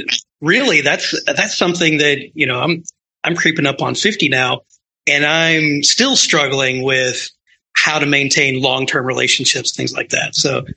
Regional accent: Texas, United States; Generally, my answer to that is, I'm from kind of all over Texas, really.

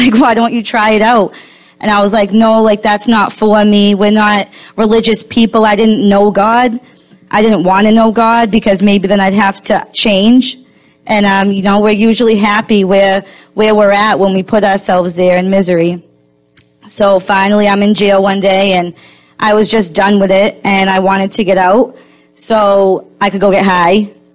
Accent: Massachusetts, United States; I came from Massachusetts, and I needed to get away from where I was, where I'd been living.

